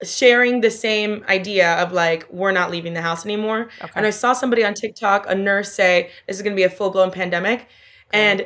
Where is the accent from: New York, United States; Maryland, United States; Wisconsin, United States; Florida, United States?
Florida, United States; Miami; So I'm looking. Tell me, when I was growing up in Brickell, you know Brickell, where like Ultra is, like that whole, the American Airlines Arena. It's kind of like our downtown.